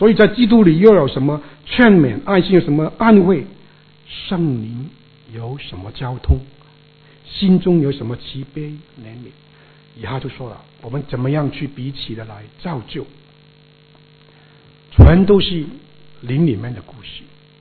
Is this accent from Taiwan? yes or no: no; Guangdong, China; Chinese is a second language; 你们一听就知道我是广东人，是吗？有没有听不出的？有一天如果你说我听不出你是广东口音，我就很开心。